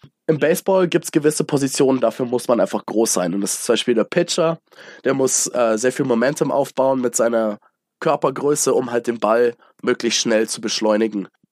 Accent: Munich, Bavaria, Germany; born there; als gebürtiger Münchner

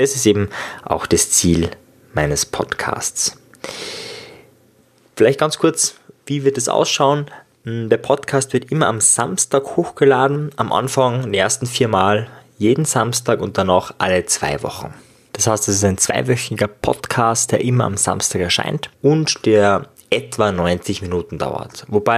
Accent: Austria; accent: Austrian; ich komme aus Österreich

